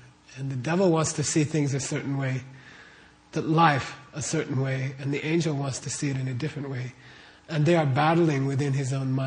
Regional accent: Phoenix, Arizona, United States; I think I grew up here in Phoenix, and they didn't teach us Tibetan literature in high school or elementary school.

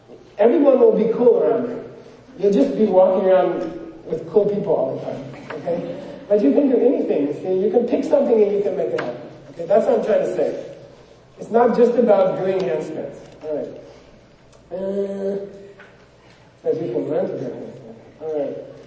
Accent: United States; I said, I'm the French fry, I'm the McDonald's, I'm an American, you know?

